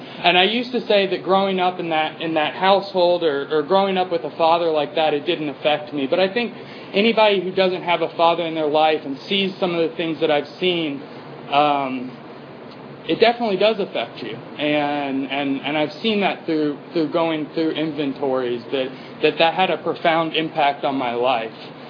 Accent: Atlanta, Georgia, United States; I'm from Atlanta. I grew up here. And I actually used to live up in this area for a little while and used to attend meetings here.

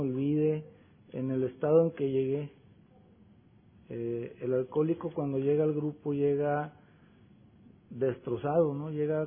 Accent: Torreón, Coahuila, Mexico; Venimos de México, de Torreón, Coahuila

